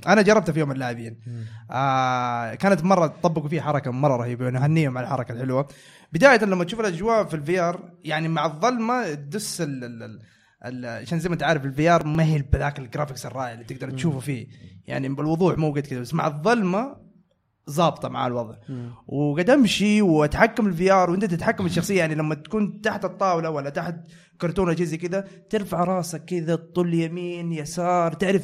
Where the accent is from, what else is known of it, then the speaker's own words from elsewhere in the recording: Jeddah, Makkah Province, Saudi Arabia; ترى عندنا في جدة قبل كذا زمان